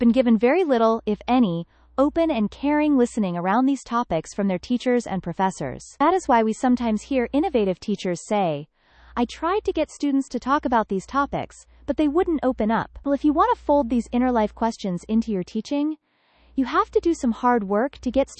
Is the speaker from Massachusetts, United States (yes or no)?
no; Illinois, United States; the community in which I grew up on Chicago's North Shore was driven by the same kind of anti-Semitism